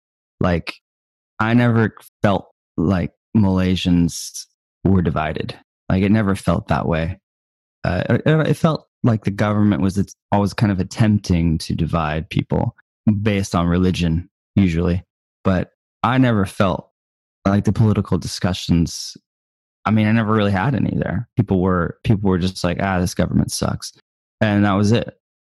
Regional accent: United States; I'm very consciously aware of that I'm from America

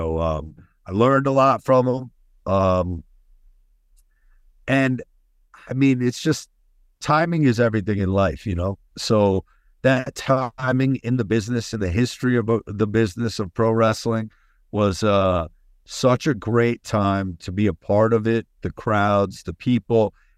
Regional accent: Northeast, United States; Taker, that's what I grew up on growing up in the Northeast right here.

